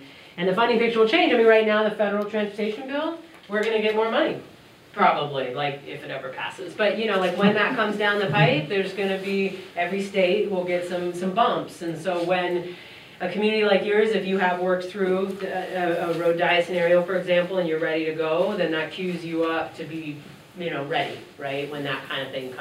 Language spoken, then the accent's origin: English; Oregon, United States; also born or lived in Denver; I lived in Denver for some years, I'm from Oregon though, don't worry.